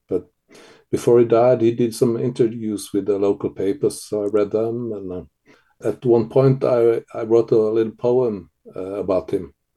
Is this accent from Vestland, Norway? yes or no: yes; Vestland, Norway; And I can see why tourists come to Hardanger and my hometown, because it's really beautiful and it's wild and it's raw.